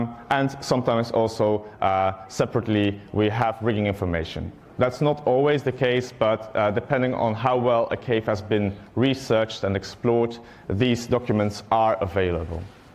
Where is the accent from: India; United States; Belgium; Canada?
Belgium; So first a bit about me. I'm from Belgium.